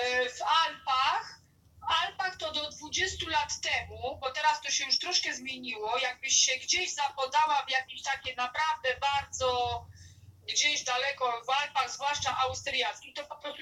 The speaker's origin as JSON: {"language": "Polish", "town": "Rome", "region": "Lazio", "country": "Italy", "said": "jak usłyszeli, że jestem z Rzymu, to udawali, że nie umieją po włosku."}